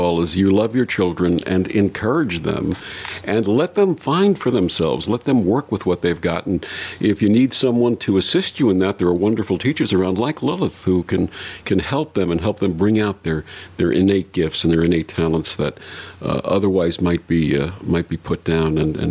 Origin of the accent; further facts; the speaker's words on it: Brooklyn, New York, United States; You and I are both Brooklyn natives. I also grew up in Brooklyn, and I think Brooklyn is the center of the universe, actually.